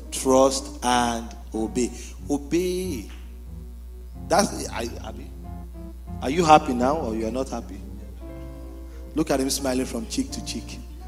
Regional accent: Nigeria; I'm from Nigeria for those that don't know.

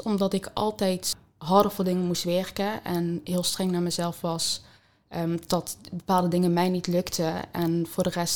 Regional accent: Tegelen, Limburg, Netherlands; ik ben geboren in Tegelen. Ik ben toen opgegroeid met beide ouders en mijn broer en zus.

